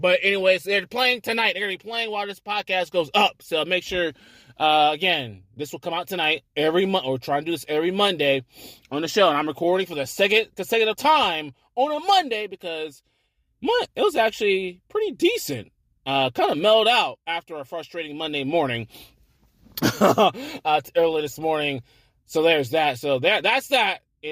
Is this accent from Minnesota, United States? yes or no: no; Florida, United States; also born or lived in Georgia; Because I'm originally from the South, and I was born in Georgia. I would probably say raised more in Florida